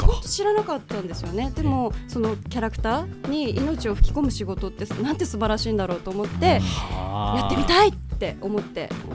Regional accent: Shizuoka, Japan; 静岡県出身です。

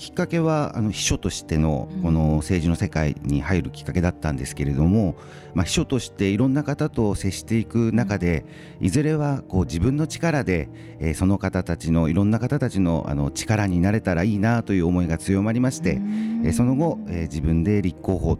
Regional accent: Edogawa, Tokyo, Japan; 江戸川区は私が生まれ育った地域でもあるんですけれども、はい、もう本当に子どもの頃からずっと江戸川区で暮らしてまして、非常に東京23区の中でも一番東側にある地域なんですが

